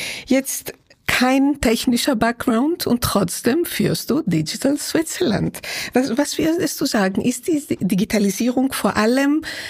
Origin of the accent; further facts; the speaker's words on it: Greece; Aber ich als Griechin, ich brauche immer meine Eiswürfel in allem, was ich trinke.